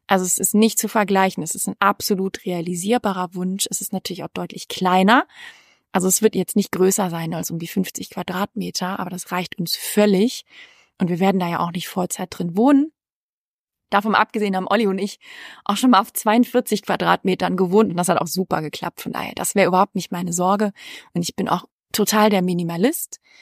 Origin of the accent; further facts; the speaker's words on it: Sweden; now in Germany; Und ich bin selber am Meer aufgewachsen, ich bin ja in Schweden aufgewachsen, am Meer